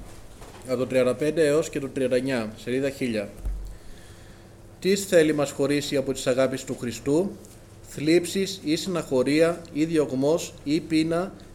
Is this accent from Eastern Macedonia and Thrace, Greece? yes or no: yes; Kavala, Eastern Macedonia and Thrace, Greece; also born or lived in Thessaloniki; γεννήθηκα στη Θεσσαλονίκη, μεγάλωσα στην Καβάλα